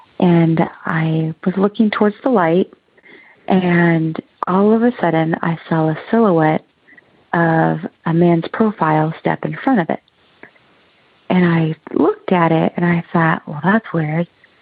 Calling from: Oregon, United States; I'm calling from Oregon.

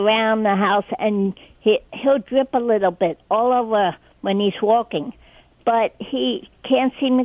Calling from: West Reading, Pennsylvania, United States; West Reading, PA.

